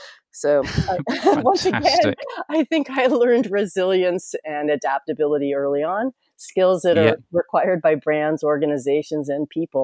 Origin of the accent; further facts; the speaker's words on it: Canada; I'm Canadian, though I do have an American passport and I have the equivalent of a Mexican green card.